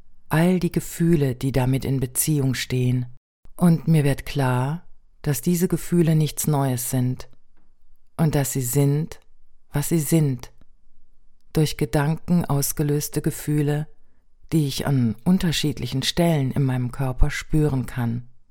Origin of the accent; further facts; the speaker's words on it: Germany; Also für mich als Deutsche räumlich gesehen doch schon fühlbar recht nah.